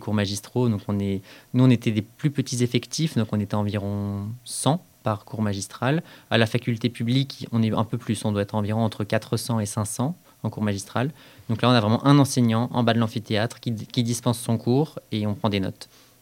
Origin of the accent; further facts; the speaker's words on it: Beaune, Bourgogne-Franche-Comté, France; Alors moi, je suis originaire de Bourgogne et j'ai fait mon lycée au lycée polyvalent Clomère dans la ville de Beaune, en Côte d'Or.